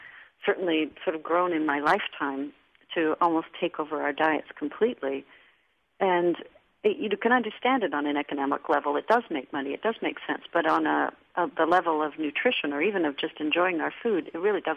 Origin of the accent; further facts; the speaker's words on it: Canada; I'm from Canada, and so I was in Toronto visiting family